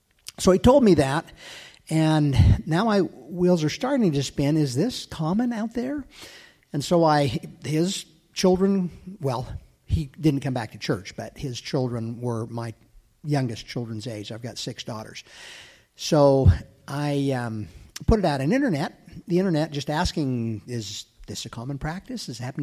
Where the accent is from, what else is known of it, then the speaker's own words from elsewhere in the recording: Houston, Texas, United States; I'm from Houston, Texas.